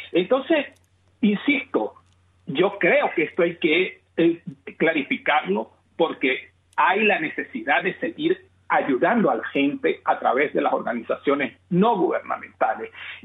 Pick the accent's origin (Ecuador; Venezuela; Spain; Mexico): Venezuela; Mira, como venezolano me siento preocupado por nuestra gente, por todo lo que está pasando aquí.